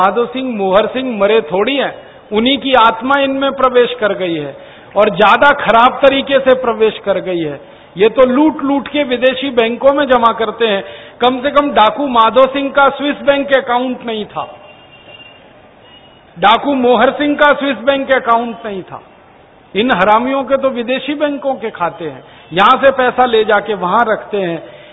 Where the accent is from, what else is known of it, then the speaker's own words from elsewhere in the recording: Uttar Pradesh, India; born there; मेरा जन्म उत्तर प्रदेश में हुआ, आपका पड़ोस में।